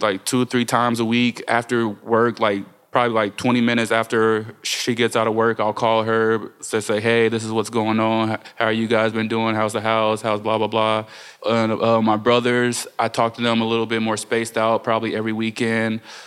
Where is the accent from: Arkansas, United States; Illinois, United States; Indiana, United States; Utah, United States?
Indiana, United States; Gary; born there; I was born in Gary, Indiana, in March 1992. My family is all from Chicago except me.